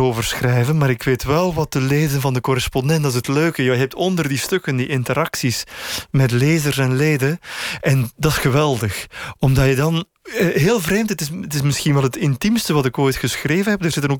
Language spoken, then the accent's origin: Dutch; Bruges, West Flanders, Belgium; toen ik 17, 18 was, liep ik s'nachts door Brugge, ik kom uit Brugge.